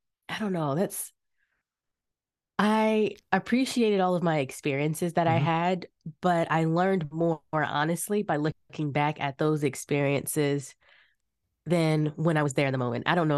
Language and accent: English; Florida, United States; So I grew up in Florida in the United States. It's like southern states.